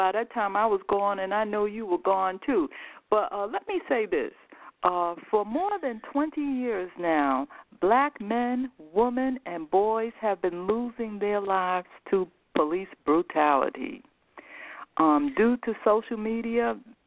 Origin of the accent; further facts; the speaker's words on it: Harlem, New York, United States; I'm your Facebook friend, but I am also from Harlem, New York.